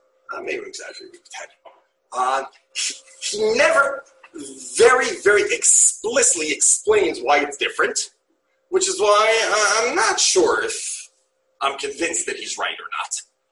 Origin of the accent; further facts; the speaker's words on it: New York, United States; when I grew up in New York, you question Rav Moshe, you're an api chorus.